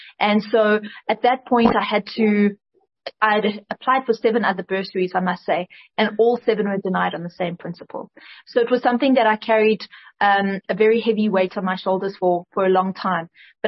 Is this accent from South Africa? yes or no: yes; South Africa; I fundamentally believe I'm South African, and so my documentations carried the same.